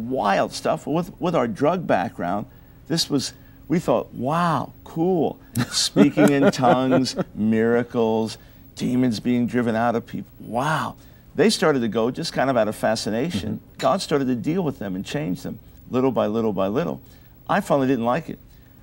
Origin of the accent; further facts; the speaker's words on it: New York, United States; See, the way I was raised on Long Island, nice Jewish home, my dad was the senior lawyer in New York Supreme Court